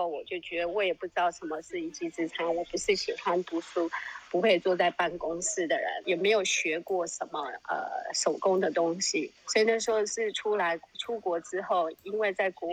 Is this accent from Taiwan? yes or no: yes; Taiwan; now in United Kingdom; 所以其实我在台湾长大的时候，我很早就会自己去香港、去日本去旅游。